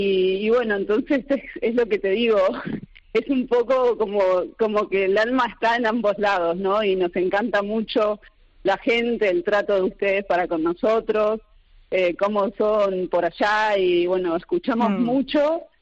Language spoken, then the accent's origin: Spanish; Argentina; Somos los argentinos los que nos vamos para allí.